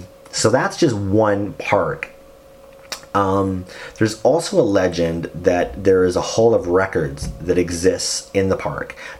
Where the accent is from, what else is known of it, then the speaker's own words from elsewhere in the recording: Canada; forgive me, guys, I'm just a Canadian.